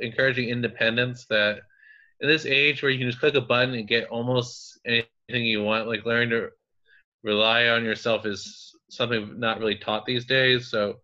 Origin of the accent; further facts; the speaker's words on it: New Jersey, United States; also born or lived in California / Pennsylvania; now in King of Prussia, United States; I was born in California, but raised in New Jersey and PA.